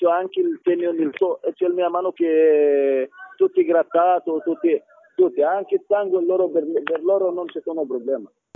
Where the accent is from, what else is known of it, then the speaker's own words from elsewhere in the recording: Egypt; Italian is a second language; Perché io sono egiziano.